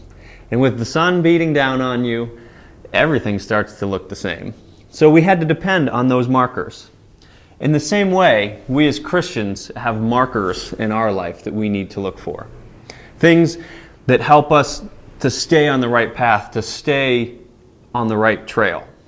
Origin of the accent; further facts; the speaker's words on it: United States; See, as Americans, we're guaranteed our freedom for so many things